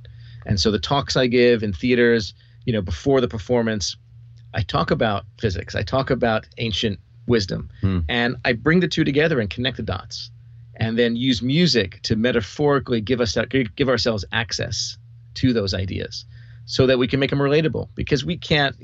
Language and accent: English; Brooklyn, New York, United States; growing up where I grew up in Brooklyn, New York, in the community I grew up